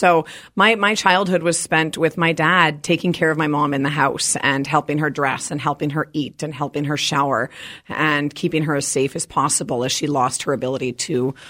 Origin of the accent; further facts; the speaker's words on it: Madison, Wisconsin, United States; I am all the way from Madison, Wisconsin.